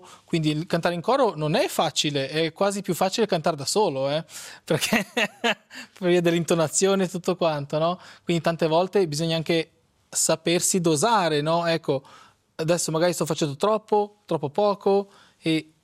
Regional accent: South, Portugal; moved away; siccome io vengo dal Portogallo, loro hanno proprio piacere di andare in Portogallo, ecco, andremo nel paese in cui sono cresciuto, non sono nato lì, ma nella regione in cui sono cresciuto, il sud del Portogallo.

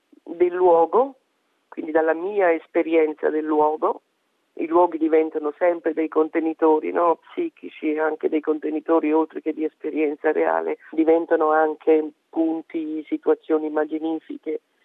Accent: Naples, Campania, Italy; born there; perché io sono nata a Capodimonte proprio di fronte alla Torre del Palasciano

